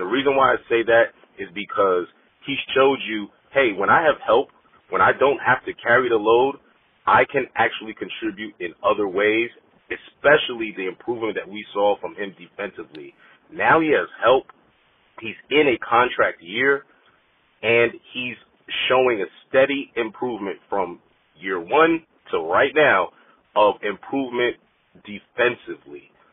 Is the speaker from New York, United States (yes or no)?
yes; New York, United States; I'm from New York.